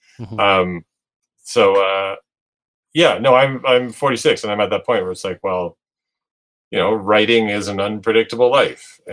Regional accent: Scarborough, Ontario, Canada; also born or lived in Guelph / Montreal; Born and raised in Scarborough. I've really only lived three places in my life. I went to school in Guelph, stuck around there for 12 years.

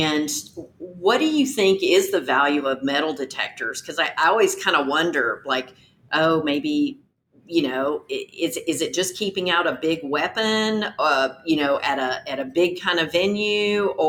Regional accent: the South, United States; You know, I'm from the South. We say police.

